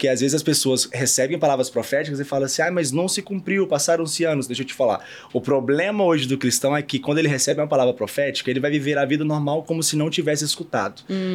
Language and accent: Portuguese; Minas Gerais, Brazil; Sou mineiro, nasci em Minas